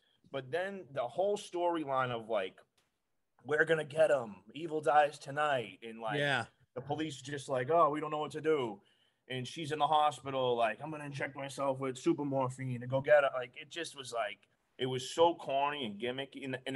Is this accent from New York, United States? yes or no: no; Boston, Massachusetts, United States; accent: Boston; I know my fucking Boston accent.